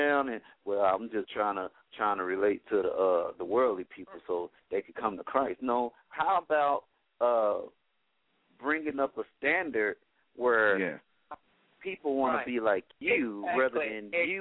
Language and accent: English; East St. Louis, Illinois, United States; So it's just like growing up in East St. Louis.